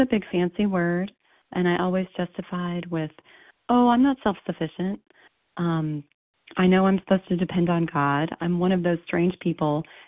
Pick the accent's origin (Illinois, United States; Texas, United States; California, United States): Texas, United States; I am from Texas